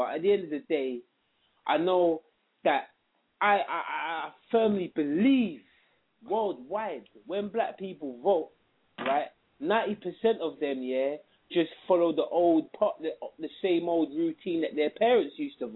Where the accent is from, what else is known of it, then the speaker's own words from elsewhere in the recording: London, United Kingdom; I said, I was born in England. I was from England, innit? I'm from London. They say, no, what is it? Where was you? Where are you from? I said, I'm from Britain. They say, where are you from? No, where are you from? I said, oh, my family are from Jamaica. My grandparents